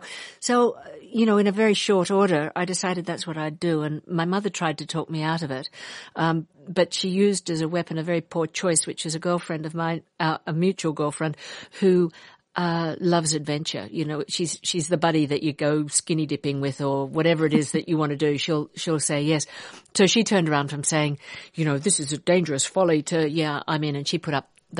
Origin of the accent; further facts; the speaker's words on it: Australia; for me as a kid growing up in Australia